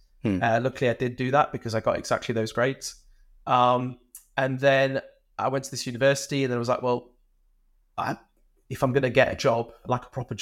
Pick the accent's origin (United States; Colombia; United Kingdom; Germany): United Kingdom; now in Netherlands; I'm British, but I live in the Netherlands. I'm just a little bit outside of Amsterdam.